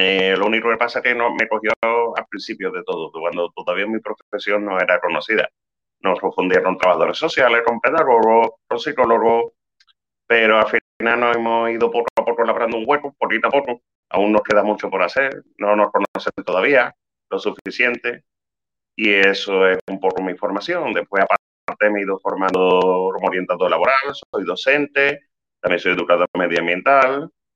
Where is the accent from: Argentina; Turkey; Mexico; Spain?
Spain; Seville, Andalusia; Yo estaba estudiando animación deportiva en el IES Charande, en Sevilla, muy cerca de mi casa, yo soy de Avenida de la Paz